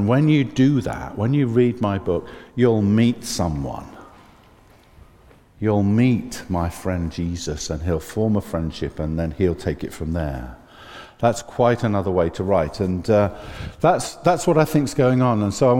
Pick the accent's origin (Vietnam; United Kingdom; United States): United Kingdom; Newcastle, North East England; I'm from Newcastle.